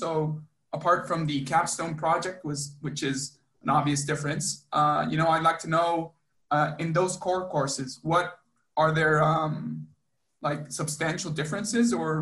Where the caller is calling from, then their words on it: Santiago, Santiago Metropolitan Region, Chile; I'm from Santiago, Chile.